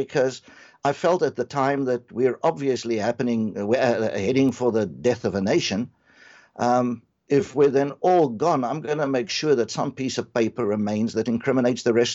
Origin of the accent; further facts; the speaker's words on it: South Africa; moved away as an adult; I was born in South Africa. I lived there for 47 years. So I have a fair idea of the place, lived through much of the troubles.